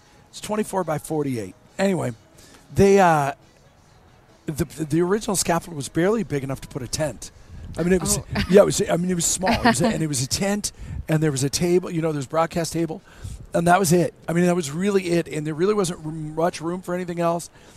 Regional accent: Seattle, Washington, United States; and I grew up in Seattle, and there's an area in Seattle Center where the Space Needle is, and there's a big grassy area.

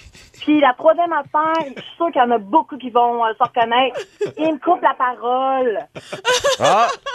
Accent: Montreal, Quebec, Canada; now in Ottawa, Canada; je viens d'Ottawa, mais originaire de Montréal.

